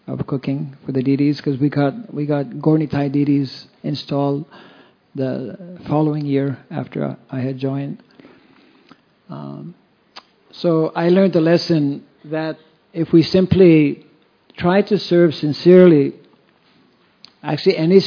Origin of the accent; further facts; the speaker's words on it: Canada; I'm from Canada